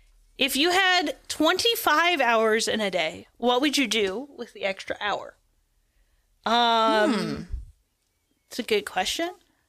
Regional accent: Nova Scotia, Canada; moved away as an adult; So I grew up in Nova Scotia, and I lived there for the first, 22, 23 years of my life. Went to school there, did university there. And then the first time I moved to Ontario was in 2019.

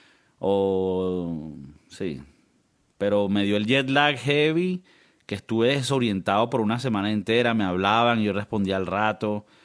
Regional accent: Venezuela; also born or lived in United States; uno como buen venezolano y como buen americano que no tiene seguro

